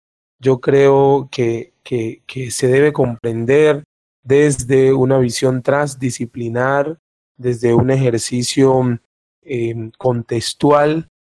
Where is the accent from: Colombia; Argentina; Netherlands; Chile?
Colombia; Pacific region; soy oriundo del Pacífico Sur colombiano